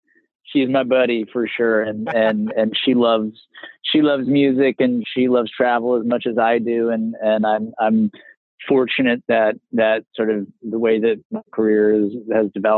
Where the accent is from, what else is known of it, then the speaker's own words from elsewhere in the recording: Massachusetts, United States; born there; also born or lived in Midwest / California; I was born in Massachusetts and sort of made my way across the country from the East Coast to the Midwest and eventually to California around high school.